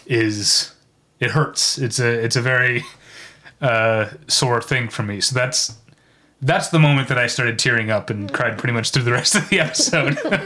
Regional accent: Midwest, United States; But I'm saying, as a Midwesterner, I don't know if anyone would say fancy tofu sushi bagels

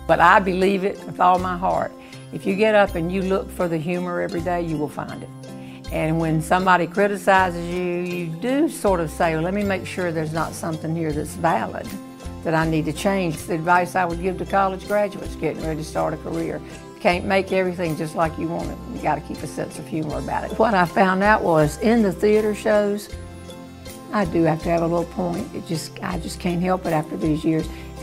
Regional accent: North Carolina, United States; Well, I'm from the South. Can you tell? I grew up in North Carolina. My people were from Alabama.

